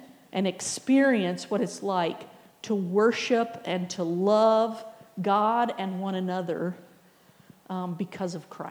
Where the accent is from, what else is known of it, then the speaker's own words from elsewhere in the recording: United States; I'm American. That's my background.